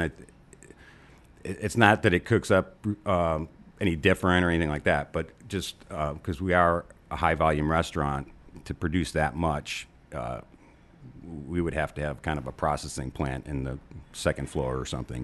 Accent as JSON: {"language": "English", "town": "Chicago", "region": "Illinois", "country": "United States", "said": "I'm from Chicago."}